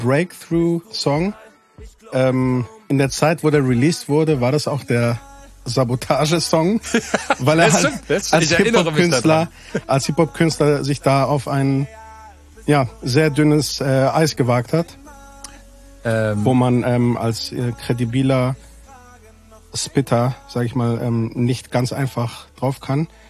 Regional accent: Aachen, North Rhine-Westphalia, Germany; born there; now in Berlin, Germany; Aus Berlin. Gebürtiger Aachener, in Berlin lebend.

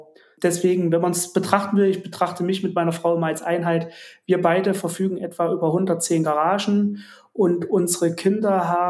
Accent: Jena, Thuringia, Germany; der Garagenkomplex stand im größten Wohngebiet in Jena, wo ich herkomme. Es sind so etwa 13.000 Einwohner

